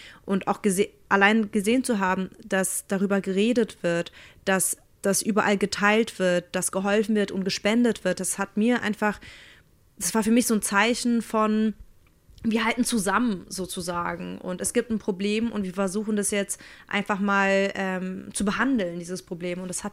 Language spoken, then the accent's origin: German; Berlin, Germany; born there; Also ich bin in Berlin geboren und deswegen war mir zum Beispiel auch schon immer wichtig, dass ich die deutsche Sprache sehr gut beherrsche